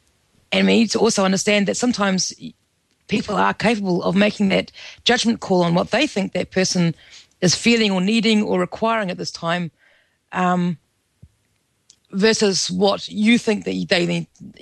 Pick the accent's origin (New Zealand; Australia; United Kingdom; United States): New Zealand; I mean, I grew up in New Zealand. We're very straight up. Everyone says what they think and does.